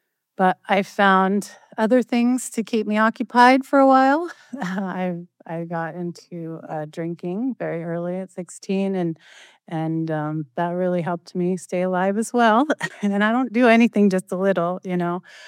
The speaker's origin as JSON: {"language": "English", "town": "Neptune", "region": "New Jersey", "country": "United States", "tie": "born there", "said": "I was born in Neptune, New Jersey. So that was my excuse."}